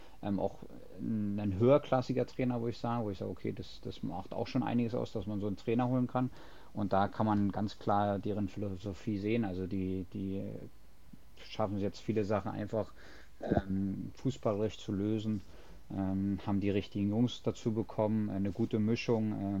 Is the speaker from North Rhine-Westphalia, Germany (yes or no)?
no; Berlin, Germany; ich komme ja aus Berlin, also ein bisschen außerhalb von Berlin.